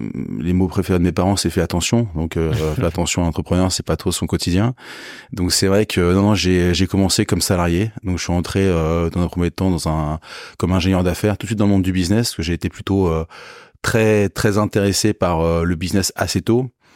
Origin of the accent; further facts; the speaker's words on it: Paris, Île-de-France, France; Alors, j'ai grandi à Paris déjà. J'ai eu une enfance heureuse.